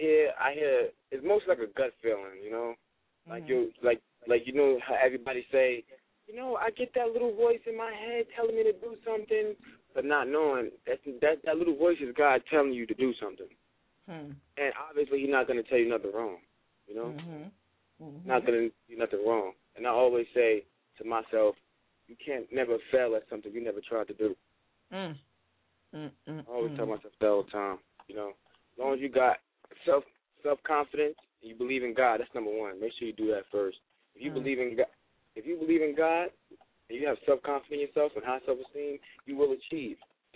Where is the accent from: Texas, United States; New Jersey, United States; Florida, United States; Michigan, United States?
New Jersey, United States; Newark; now in Washington, United States; I'm from Washington State, originally from Newark, New Jersey.